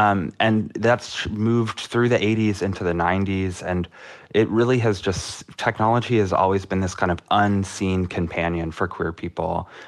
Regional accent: the South, United States; I'm from the South. I grew up, you know, in a relatively conservative part of the country.

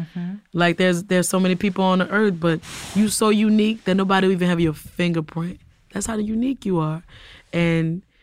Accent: New Orleans, Louisiana, United States; growing up in New Orleans schools where they'll clown you so quick anything being wrong with you

